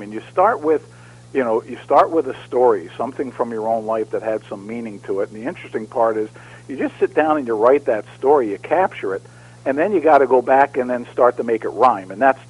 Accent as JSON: {"language": "English", "town": "Philadelphia", "region": "Pennsylvania", "country": "United States", "moved": "yes", "said": "Oh, yeah, I'm originally from Philadelphia, so we'd see … singing during the Philadelphia Flyers games."}